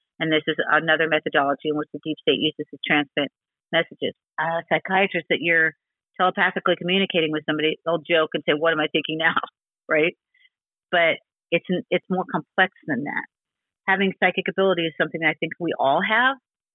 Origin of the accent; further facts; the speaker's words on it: Miami, Florida, United States; So growing up in Miami with my mother, I was erased from a lot of things.